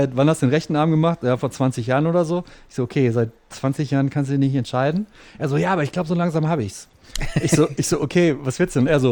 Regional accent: North Rhine-Westphalia, Germany; Und ich komme ja selber aus dem Ruhrpott oder habe damals noch im Ruhrpott gelebt

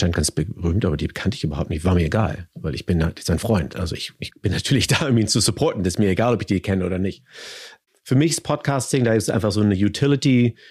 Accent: Hamburg, Germany; Ich komme aus Hamburg, Hamburg, Deutschland.

